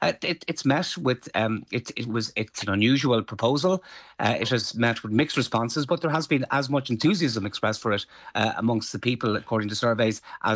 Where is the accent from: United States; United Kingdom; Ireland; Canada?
Ireland; Galway, Connacht; When I grew up in Galway in the 70s and the 80s